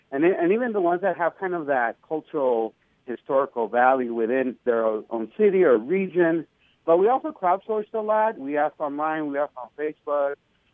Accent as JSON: {"language": "English", "town": "El Paso", "region": "Texas", "country": "United States", "tie": "born or raised there", "said": "And then, you know, for me growing up in El Paso, it was like, you know, for me, I still remember those names, Estela Casas and Rosa Guerrero."}